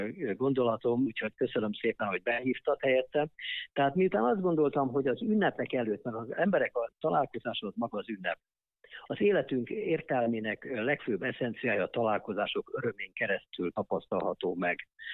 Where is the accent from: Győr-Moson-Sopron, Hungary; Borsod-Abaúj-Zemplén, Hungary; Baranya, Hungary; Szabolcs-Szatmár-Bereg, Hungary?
Baranya, Hungary; a gyerekkoromban, ugye egy kis faluban nőttem föl az Ormánságba, Baranyába